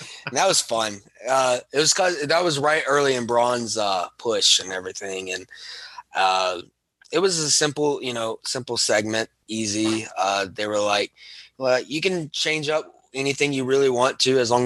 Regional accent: Alabama, United States; Yeah, I am from Alabama and everything.

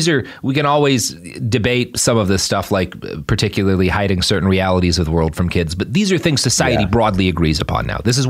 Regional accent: Texas, United States; Yeah, you know it is indelibly printed on my soul. There's all sorts of things about me that are very deeply Texan, but like, totally.

